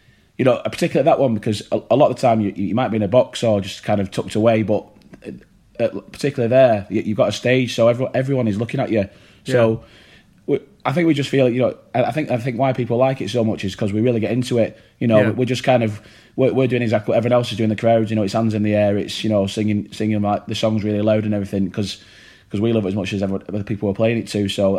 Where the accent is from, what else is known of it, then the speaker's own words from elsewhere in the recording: Bolton, North West England, United Kingdom; I'm from Bolton, which is kind of about half an hour away from Manchester.